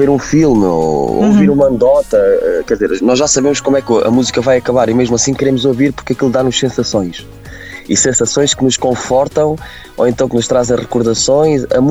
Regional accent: Beja, Alentejo, Portugal; now in Aveiro, Portugal; Eu sou alentejano, sou um orgulhoso alentejano de Beja, mas já não vivo no Alentejo há muitos anos. Estou na zona da Aveiro já há quase 15 anos.

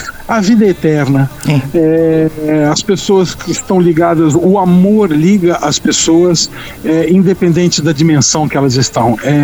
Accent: São Paulo, Brazil; accent: Paulista; Do meu sotaque paulista.

